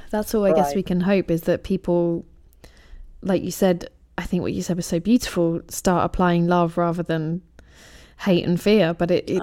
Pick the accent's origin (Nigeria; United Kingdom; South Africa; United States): United Kingdom; England; Obviously, I'm English, right.